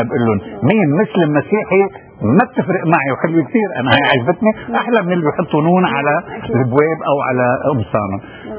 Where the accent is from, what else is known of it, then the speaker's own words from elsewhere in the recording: Lebanon; نحن عندنا بلبنان أكثر من النص